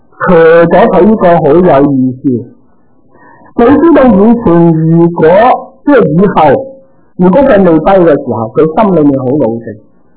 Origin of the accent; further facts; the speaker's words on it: Guangzhou, Guangdong, China; 我哋广州人讲啊